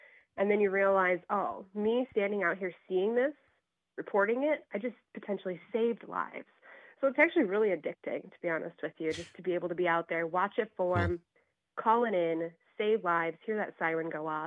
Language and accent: English; Illinois, United States; I'm from Illinois, and I, you know, learned it obviously growing up